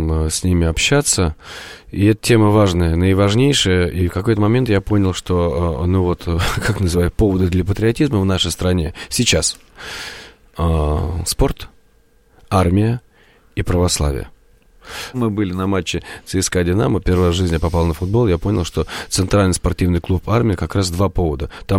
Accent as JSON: {"language": "Russian", "country": "Russia", "said": "я испытываю гордость, что я тоже россиянин"}